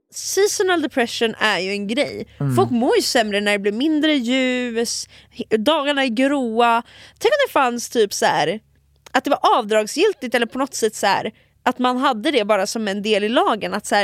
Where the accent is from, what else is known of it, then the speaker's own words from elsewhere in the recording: Finland; Alltså det här undrar jag också som en finsk person.